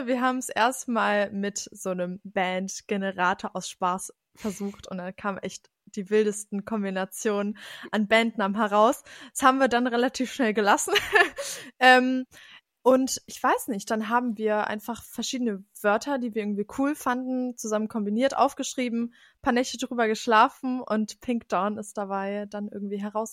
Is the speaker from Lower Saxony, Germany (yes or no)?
yes; Braunschweig, Lower Saxony, Germany; Ich komme gebürtig aus Braunschweig.